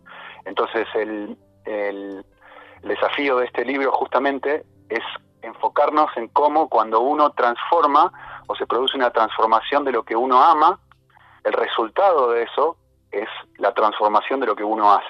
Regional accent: Argentina; now in Spain; como mi acento me va a delatar, soy argentino, uh-huh. De, en realidad de nacionalidad italiana, vivo en España

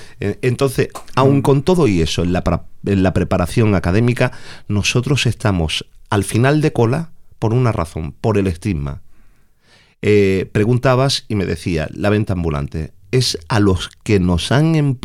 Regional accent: Málaga, Andalusia, Spain; born there; yo soy de nacimiento, soy malagueño.

